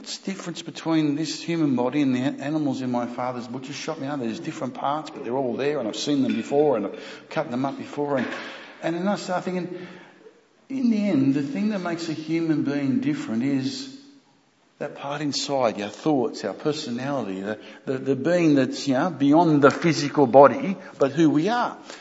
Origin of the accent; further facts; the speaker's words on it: Cairns, Queensland, Australia; I'm from Cairns, and we go across to Picton and we're playing basketball.